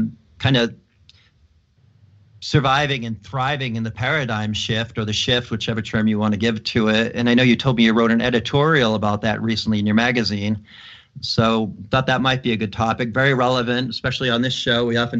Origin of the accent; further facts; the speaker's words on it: Boston, Massachusetts, United States; went to college in Boston, my hometown.